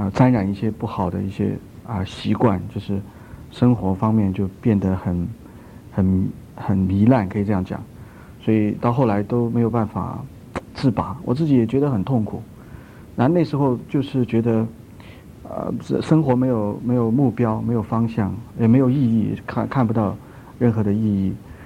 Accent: China; 我是来自大陆啊

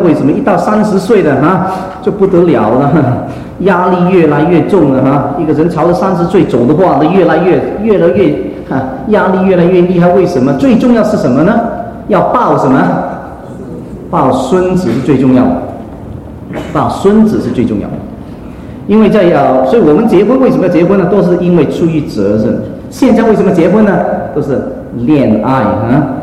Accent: China; 我们中国孩子，我们中国长大的人呢，老是问我们一个问题

